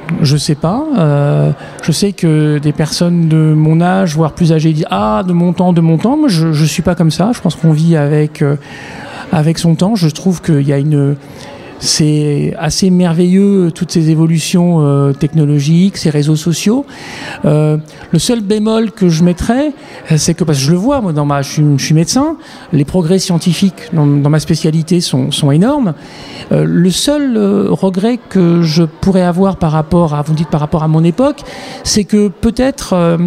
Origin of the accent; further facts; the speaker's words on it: Verneuil, Normandy, France; Et j'ai passé toute mon enfance à Verneuil et j'ai souhaité que m'impliquer pour que les Verneuliens se sentent bien à Verneuil.